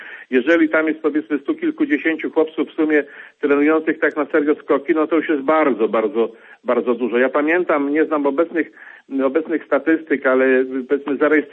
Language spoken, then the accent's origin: Polish; Łowicz, Łódź Voivodeship, Poland; also born or lived in Warsaw; pochodzimy z tych samych stron i mieszkamy w tych samych stronach pod Łowiczem, więc ja tu się z Warszawy przeniosłem 3 lata temu.